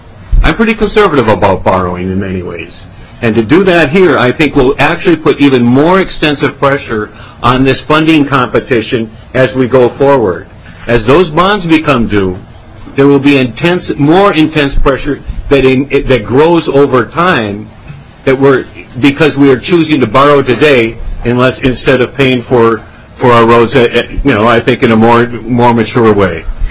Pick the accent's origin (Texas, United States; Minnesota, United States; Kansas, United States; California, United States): Minnesota, United States; I'm a Minnesotan, and I'm proud to be a Minnesotan.